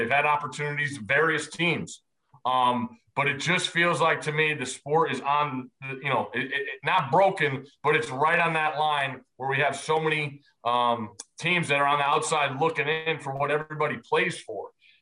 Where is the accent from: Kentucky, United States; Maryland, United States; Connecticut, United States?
Connecticut, United States; you mentioned I grew up in Connecticut